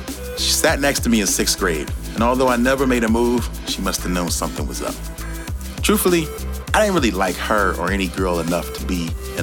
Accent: Philadelphia, Pennsylvania, United States; Every summer growing up in Philadelphia, the city got hotter, literally and figuratively.

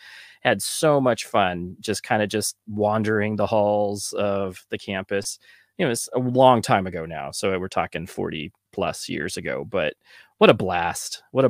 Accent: Tucson, Arizona, United States; I am from Tucson, Arizona. I was born there, kind of raised there a little bit of my life.

